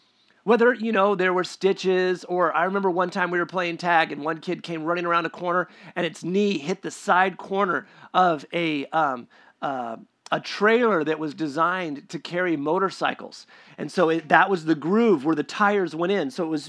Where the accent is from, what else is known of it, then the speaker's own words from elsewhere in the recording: Sacramento, California, United States; As a kid, when I was growing up in Sacramento, and I want to be full disclosure, my mother watches every once in a while online.